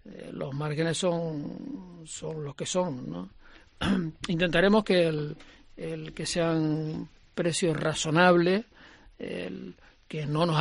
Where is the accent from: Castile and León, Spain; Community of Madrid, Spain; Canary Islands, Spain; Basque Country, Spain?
Canary Islands, Spain; Yo, como canario